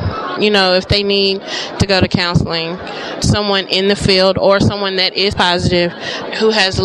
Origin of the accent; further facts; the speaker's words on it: Cleveland, Mississippi, United States; I am from Cleveland, Mississippi, and I'm an AmeriCorps Vista member.